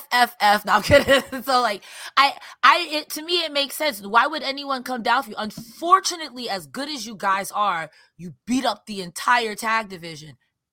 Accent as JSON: {"language": "English", "town": "Winnipeg", "region": "Manitoba", "country": "Canada", "said": "I'm from Winnipeg, you idiot."}